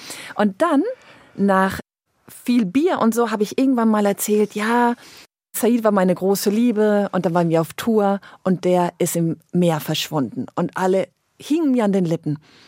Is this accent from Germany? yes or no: no; Switzerland; Ich als Schweizerin normalerweise hätte sofort gesagt, Entschuldigung, hier Geld.